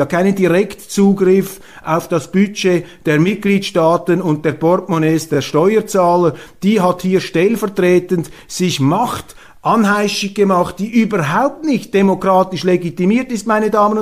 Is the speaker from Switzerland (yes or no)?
yes; Switzerland; auf die wir sowieso nicht als Schweizer, aber Sie als Deutsche, als Österreicher, wo auch immer